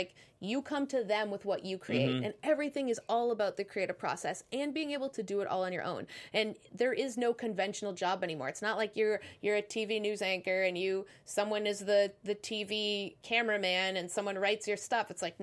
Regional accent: Toronto, Ontario, Canada; I grew up in Canada, in that foreign land far, far away.

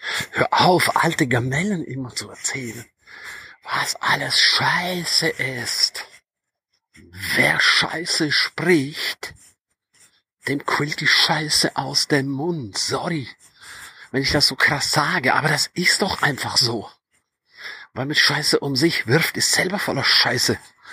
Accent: St. Moritz, Graubünden, Switzerland; Ich bin ein absoluter Fan von St. Moritz. Nicht nur, weil ich da aufgewachsen bin. Nicht nur, weil das meine Heimat ist.

